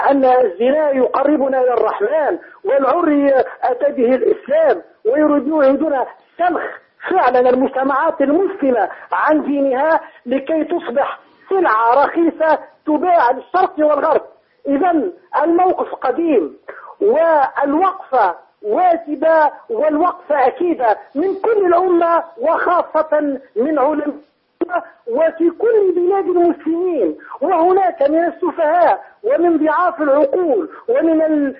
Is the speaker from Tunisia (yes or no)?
yes; Tunisia; أقول تلك الشبهات موجودة في كل العالم العربي وعندنا في تونس